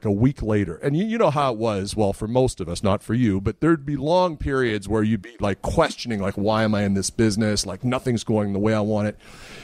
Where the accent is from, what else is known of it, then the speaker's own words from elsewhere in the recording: Canada; Further complicated by being Canadian, you know?